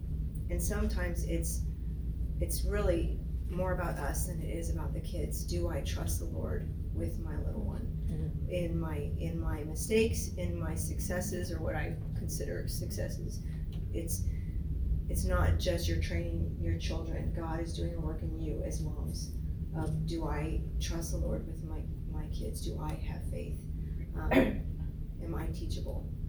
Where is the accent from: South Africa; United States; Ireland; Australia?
Ireland; there's a big difference, especially because I'm Irish.